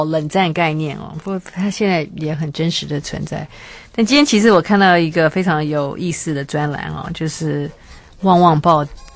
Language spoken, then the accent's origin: Chinese; Taiwan; 这我们台湾人完全不知道这件事情